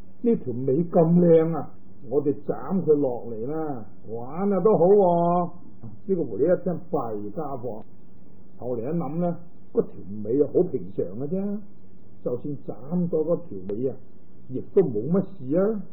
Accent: Guangdong, China; 即系我哋广东人话嘅细佬啊

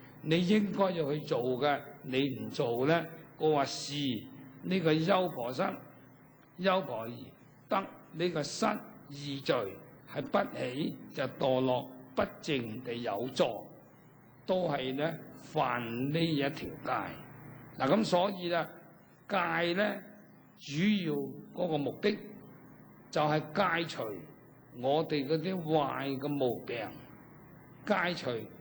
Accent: Hong Kong; born there; 我就翻嚟香港。咁啊香港系我出生地啊，就算有咩嘢事，咁要我做，起碼我都識得聽，識得講啦

